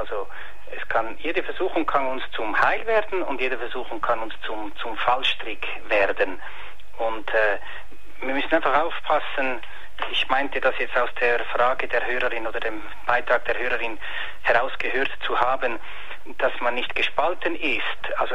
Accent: Switzerland; Für mich als Schweizer ein bisschen schwierig, Ihren Dialekt zu verstehen.

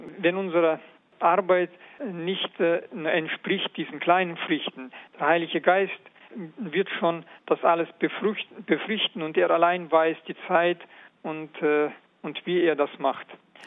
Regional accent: Karaganda, Karaganda Region, Kazakhstan; Ich kann mich erinnern aus meiner Kindheit in Karaganda.

